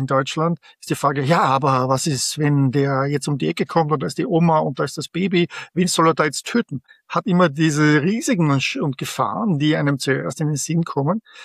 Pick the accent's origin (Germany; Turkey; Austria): Austria; Vienna; now in San Francisco Bay Area, United States; Nein, mein Englisch hat einen starken österreichischen Akzent. Ich komme ursprünglich aus Wien, bin seit 25 Jahren in der San Francisco Bay Area.